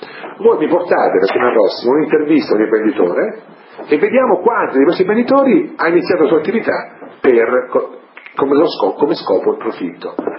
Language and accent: Italian; Ascoli Piceno, Marche, Italy; io sono anch'io una persona del sud, io sono di Ascoli Piceno, che è un po' al confine, sono di Ascoli, nel sud o no